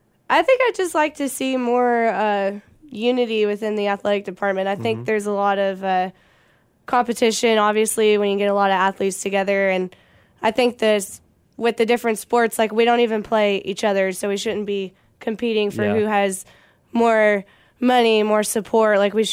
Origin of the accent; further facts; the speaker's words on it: Princeton, Texas, United States; Well, I'm from Princeton, Texas. I'm a senior, 21.